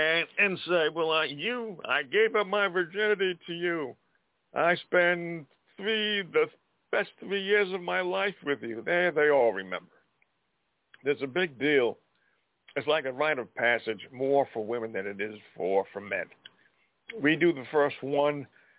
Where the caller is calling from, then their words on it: Montana, United States; from Montana.